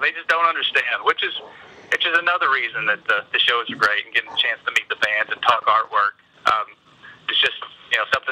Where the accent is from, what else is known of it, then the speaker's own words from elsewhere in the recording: Arkansas, United States; for 10 years and lost some of my accent. But when I got to a certain point, I wanted to come back to Arkansas.